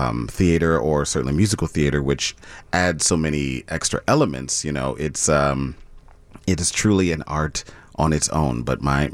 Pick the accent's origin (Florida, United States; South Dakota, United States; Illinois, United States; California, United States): Illinois, United States; Chicago; I did. I grew up in Rogers Park and Edgewater. I kind of split my time. I started most of my formative years in Edgewater